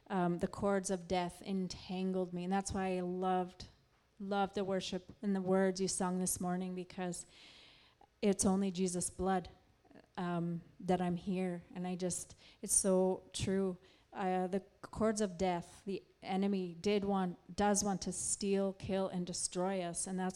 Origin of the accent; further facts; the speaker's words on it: Saskatoon, Saskatchewan, Canada; I know for a fact, I'm from Saskatoon, there's so many women that need help.